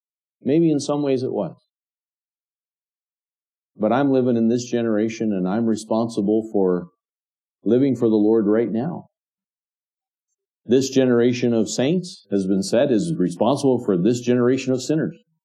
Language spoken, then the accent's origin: English; Canada; And so that's how the maple leaf has had its origin in our country. It's been a blessing to us.